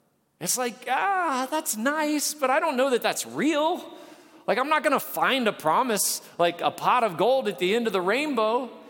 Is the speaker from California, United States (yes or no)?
no; Nebraska, United States; Now, I grew up in Nebraska, and we would often drive to the farm, my grandparents' farm that I mentioned